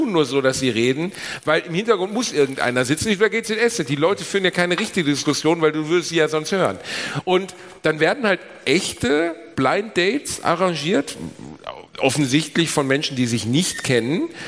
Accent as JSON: {"language": "German", "town": "Gelsenkirchen", "region": "North Rhine-Westphalia", "country": "Germany", "tie": "born or raised there", "said": "ich bin in Gelsenkirchen aufgewachsen"}